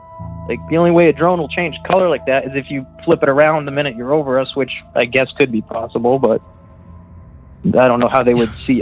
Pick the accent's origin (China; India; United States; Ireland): United States; Massachusetts; from Massachusetts